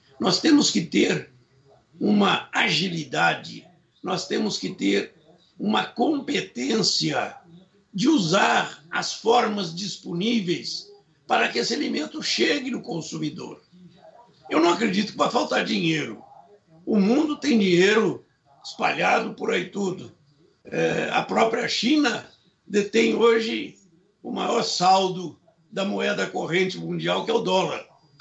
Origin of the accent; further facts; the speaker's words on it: Italy; O meu país de origem é a Itália. Estou assustado.